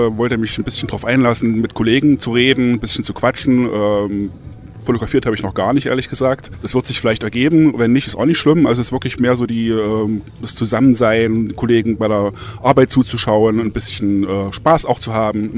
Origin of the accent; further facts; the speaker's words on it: Weimar, Thuringia, Germany; Ich komme aus Weimar in Thüringen.